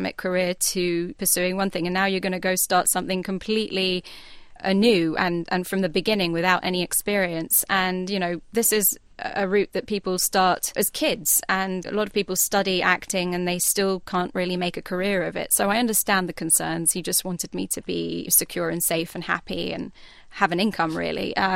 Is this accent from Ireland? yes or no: no; London, United Kingdom; moved away as an adult; now in United States; I grew up in London until I moved to the States. So I had 19 years in London of celebrating Nowruz.